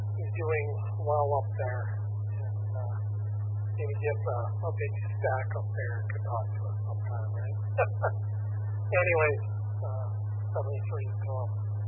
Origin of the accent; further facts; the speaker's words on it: Flint, Michigan, United States; Many of you know I grew up in Flint. I got my license there.